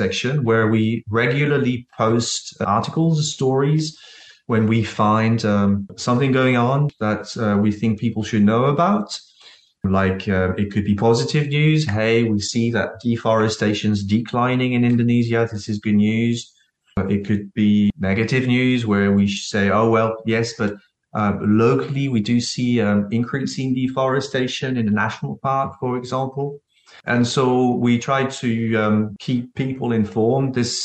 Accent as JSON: {"language": "English", "country": "France", "second_language": "English", "said": "So I came back to my home country in France, and I set up the company, The Tree Map, in a bit of a rush."}